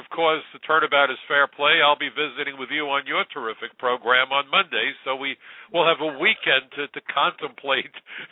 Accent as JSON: {"language": "English", "region": "New York", "country": "United States", "said": "ever since 9/11, as a New Yorker, as an American, I decided that with my perspectives, my experiences"}